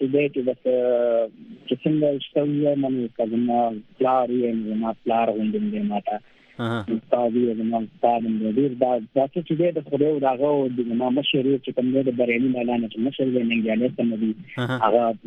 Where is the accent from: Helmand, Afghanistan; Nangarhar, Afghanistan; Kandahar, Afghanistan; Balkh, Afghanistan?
Nangarhar, Afghanistan; زه په ننګرهار کې پیدا شوی یم